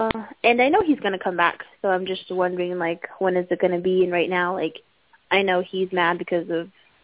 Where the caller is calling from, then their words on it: Arizona, United States; I am actually calling from Arizona.